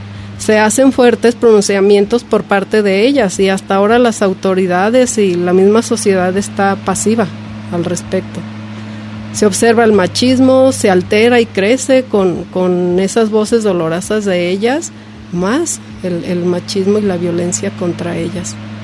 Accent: Mexico; Como responsable, como patriota, como mexicano, podemos estar contribuyendo para que bajen estos niveles.

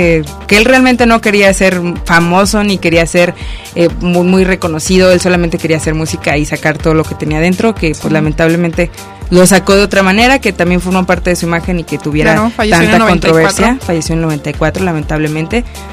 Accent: Ocotlán, Jalisco, Mexico; yo también soy de Ocotlán

